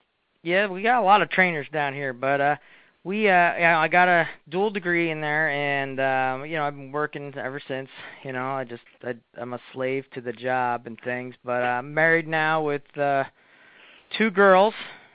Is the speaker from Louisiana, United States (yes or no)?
no; Pennsylvania, United States; I'm from central Pennsylvania in the good old USA. I know you're up there in Canada and things. So I grew up in Pennsylvania. I'm native here, and I just never really left the state.